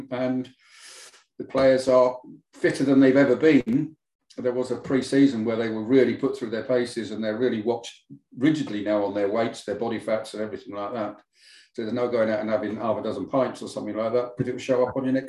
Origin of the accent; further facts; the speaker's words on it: Wales, United Kingdom; As a Welshman